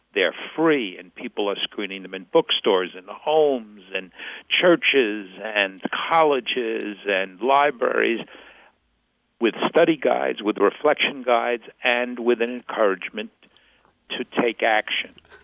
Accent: New York, United States; I am from New York, so we're taught to reach high.

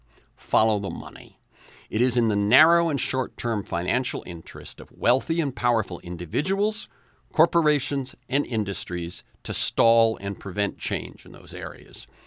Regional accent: Florida, United States; also born or lived in New Bedford, Massachusetts / Texas; I was born in New Bedford, Mass., a poor gray town that lost its textile mills to right-to-work states in the South. My family moved, first to Texas, then settling in Florida, two states on the rise.

